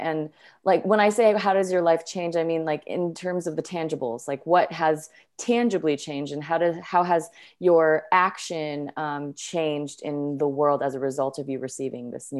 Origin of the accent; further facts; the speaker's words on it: Hamilton, Ontario, Canada; moved away as an adult; now in United States; I'm actually from Hamilton, Ontario.